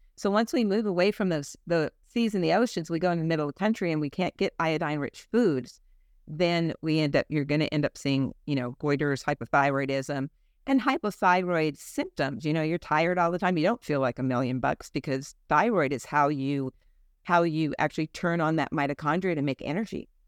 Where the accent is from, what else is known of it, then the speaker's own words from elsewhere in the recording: Italy; So again, if you are a seafaring people, like for instance, I'm from the Mediterranean. I'm Italian. My husband's Greek.